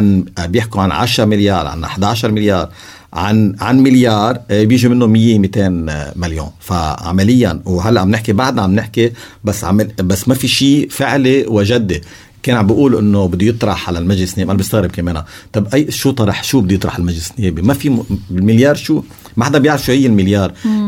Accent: Lebanon; اليوم نحن كشعب لبناني

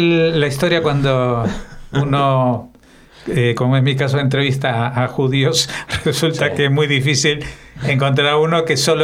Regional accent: Argentina; born there; moved away as an adult; also born or lived in Israel; Yo nací en Argentina y me fui con 18 años a vivir a Israel.

